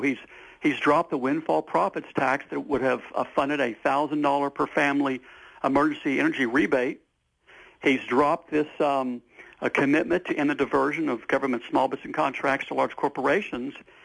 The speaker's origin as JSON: {"language": "English", "town": "Houston", "region": "Texas", "country": "United States", "said": "And again, I'm from Houston, Texas. My father worked for Shell Oil Company."}